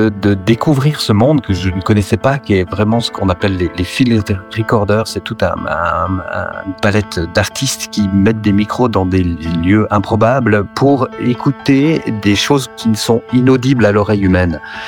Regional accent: Boncourt, Jura, Switzerland; étant un enfant de Hal et puis ayant vécu aussi grande partie de mon enfance à Boncourt

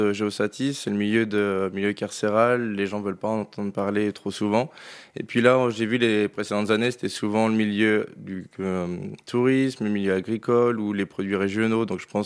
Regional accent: Switzerland; on est originaire de Suisse.

